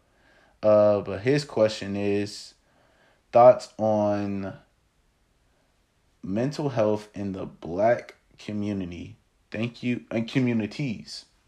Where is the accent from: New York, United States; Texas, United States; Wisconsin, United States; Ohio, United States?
Ohio, United States; Columbus; I'm from Columbus, y'all. Let me be technical. I'm from the suburbs of Columbus.